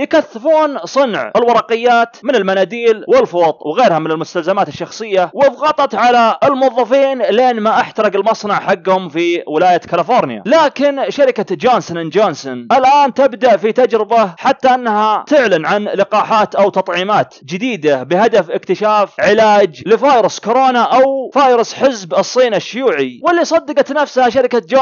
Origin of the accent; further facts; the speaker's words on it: Riyadh, Riyadh Province, Saudi Arabia; ولا في المحلات اللي تلقونها في المعيقلية عندنا في الرياض ولا سويقة